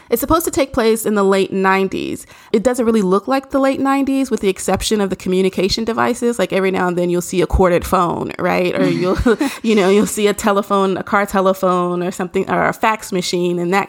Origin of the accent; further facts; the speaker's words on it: Nashville, Tennessee, United States; You know, I'm from Nashville, so we didn't get those things, like those trendy things, right on time either.